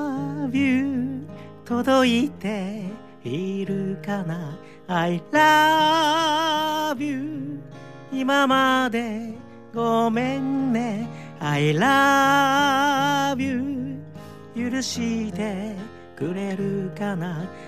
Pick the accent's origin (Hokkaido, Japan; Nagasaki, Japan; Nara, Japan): Nara, Japan; born there; accent: Kansai; moved away as an adult; now in Osaka, Japan; もともと奈良生まれで、どれぐらいかな、20歳ぐらいから大阪におりまして、やっとこう関西弁も出なくなったかなとなわけないけどね思ったんですけど